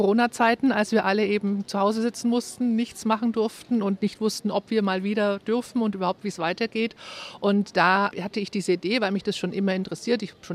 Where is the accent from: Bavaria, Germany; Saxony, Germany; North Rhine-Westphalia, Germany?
Bavaria, Germany; Nuremberg; Ich bin Stadtführerin hier in Nürnberg seit vielen Jahren und zeige Gästen immer sehr gerne meine Heimatstadt.